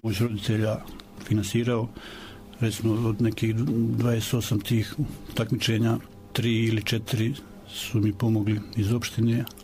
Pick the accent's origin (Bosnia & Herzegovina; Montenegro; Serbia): Bosnia & Herzegovina; Bileća, Republika Srpska; Bio je još jedan naš porijeklom Bilećan koji zadnjih 20 godina živi u Beogradu, Branko Hrnjas.